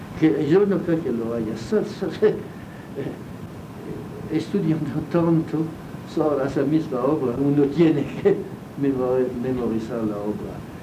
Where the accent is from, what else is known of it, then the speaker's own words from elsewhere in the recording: France; Spanish is a second language; Siendo francés, criado en Francia, claro que yo tengo